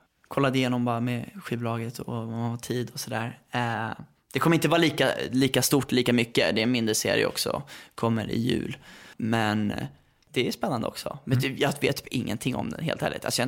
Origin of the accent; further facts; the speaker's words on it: Värmdö, Stockholm County, Sweden; eftersom jag är uppväxt på Värmdö